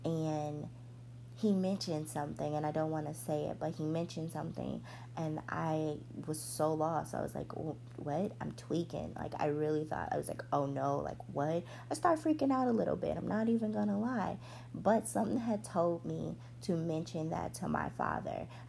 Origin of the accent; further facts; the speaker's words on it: Chicago, Illinois, United States; Like, I'm from Chicago.